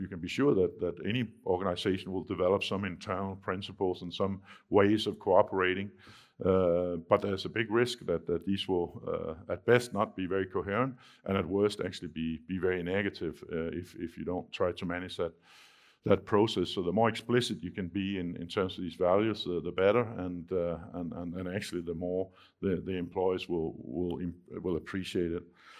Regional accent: Denmark; English is a second language; in my home country, Denmark

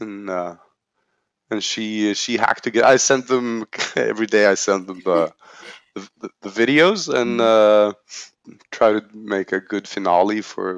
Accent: Norway; a place very similar to where I grew up outside of Oslo

